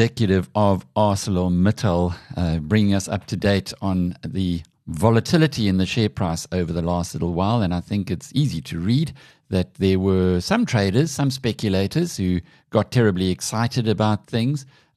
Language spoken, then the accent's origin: English; Newcastle, KwaZulu-Natal, South Africa; my hometown where I grew up in Newcastle.